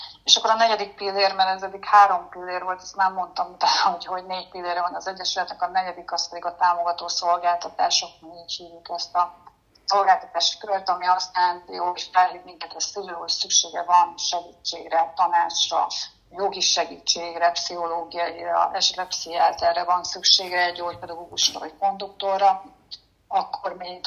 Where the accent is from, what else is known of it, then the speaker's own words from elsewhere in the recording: Érd, Pest, Hungary; mi érdiek vagyunk, egy Budapesthez közeli 76.000-es vagy 80.000-es nagyváros